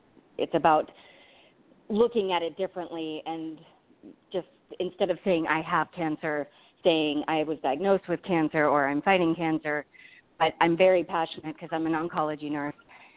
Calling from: Arizona, United States

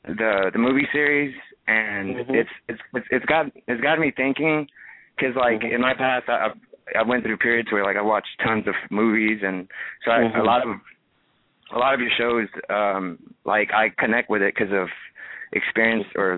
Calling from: Houston, Texas, United States; I'm calling from Houston, Texas.

